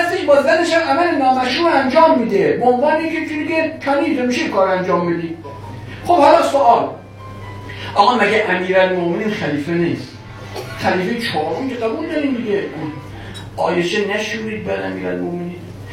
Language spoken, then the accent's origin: Persian; Iran; گفتم من ایرانی هستم، طلبه هستم.